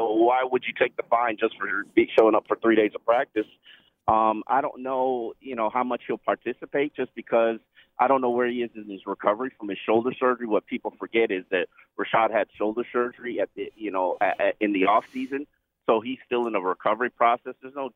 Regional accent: Jamaica; I'm Jamaican.

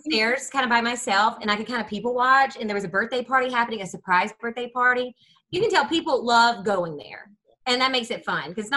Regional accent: Florence, Alabama, United States; Because I'm from Florence, Alabama, this teeny weeny town.

